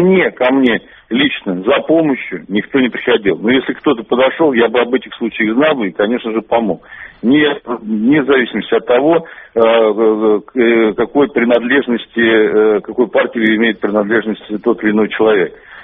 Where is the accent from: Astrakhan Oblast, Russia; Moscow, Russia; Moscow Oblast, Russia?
Astrakhan Oblast, Russia; я сам астраханец коренной и являюсь депутатом Федеральной Думы от Астраханской области.